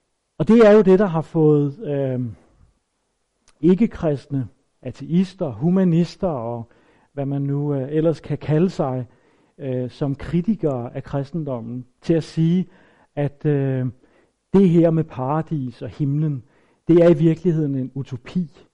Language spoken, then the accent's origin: Danish; Karlslunde, Zealand, Denmark; i Karlslunde, hvor jeg kommer fra